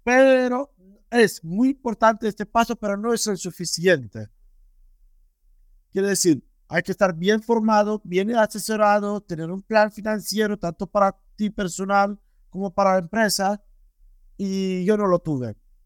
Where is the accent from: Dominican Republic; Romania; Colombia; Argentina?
Romania; now in Barcelona, Spain; Yo vivo en España, Barcelona, ¿no? Como te conté, pero soy de Rumanía, de un pueblo muy remoto.